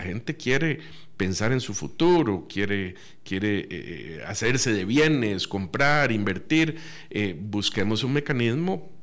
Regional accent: Costa Rica; Es decir, digamos, como costarricense, digamos que hubo un sentimiento cívico ahí

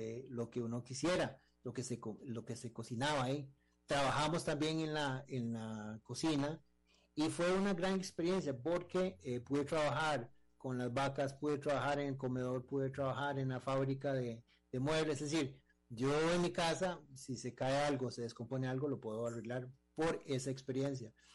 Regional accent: Costa Rica; no solamente yo me fui, sino nos fuimos 4 personas de Costa Rica

